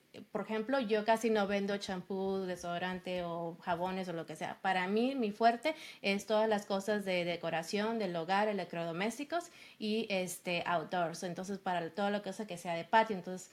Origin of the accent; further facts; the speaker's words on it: Mexico; moved away; no que paremos de pensar como mexicanos